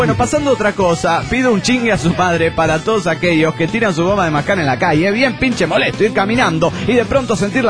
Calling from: Pilar, Buenos Aires Province, Argentina; de Pilar, Argentina.

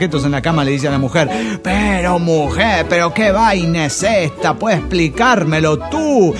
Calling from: Toluca, State of Mexico, Mexico; de Toluca, México.

